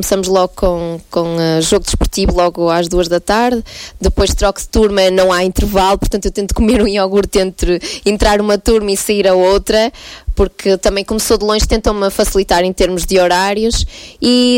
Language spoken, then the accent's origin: Portuguese; Mozelos, Aveiro, Portugal; Eu sou natural de Moselos, mas estou aqui há 10 anos e já sinto que estou aqui desde sempre